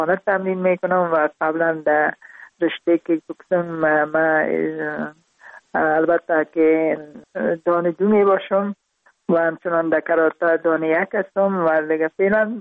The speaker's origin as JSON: {"language": "Persian", "region": "Parwan", "country": "Afghanistan", "also_born_or_lived": "Kabul"}